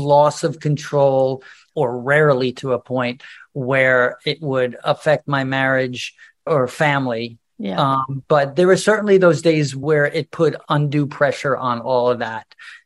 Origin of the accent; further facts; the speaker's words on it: New York, United States; I didn't grow up in Newark. And I didn't have a Japanese American guy working in the basement of my apartment building. I'm from Long Island